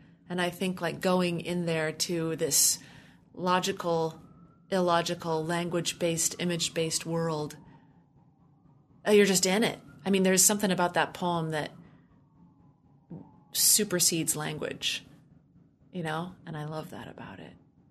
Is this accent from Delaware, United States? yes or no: no; Tacoma, Washington, United States; I grew up in the Pacific Northwest in Tacoma, Washington, same house until I left for college